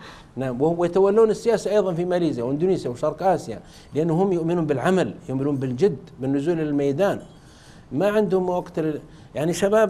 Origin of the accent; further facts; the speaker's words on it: Jeddah, Makkah Province, Saudi Arabia; يأتي عندنا في جدة لا يملك من الدنيا شيء إلا ثوبه عليه